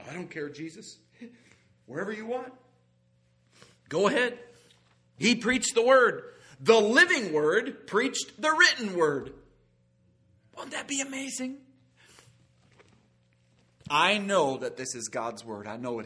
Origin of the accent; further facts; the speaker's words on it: Iowa, United States; Billy Sunday from the great state of Iowa. I'm from Iowa.